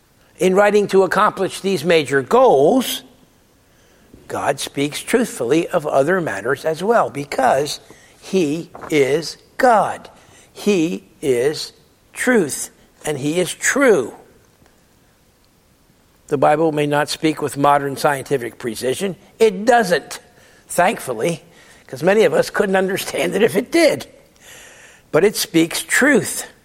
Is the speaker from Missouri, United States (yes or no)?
yes; St. Louis, Missouri, United States; It's also been called confluence, which makes sense here in my hometown of St. Louis, where the Missouri and Mississippi rivers come together.